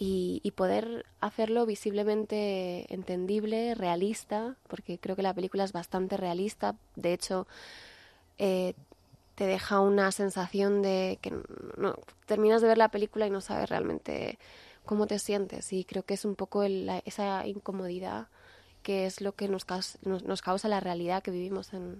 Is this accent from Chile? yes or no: no; Spain; yo como española